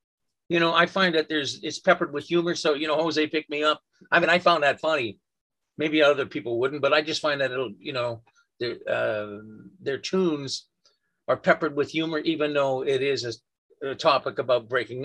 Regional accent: Vancouver, British Columbia, Canada; I'm from Vancouver. Our hockey team is the Vancouver Canucks.

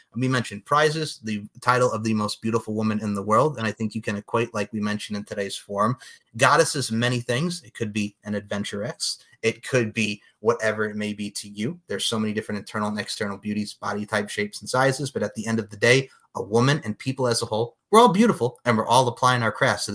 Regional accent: Long Island, New York, United States; As a New Yorker, I can say this full blown, growing up on Long Island, living in New York for over 20 plus years of my life

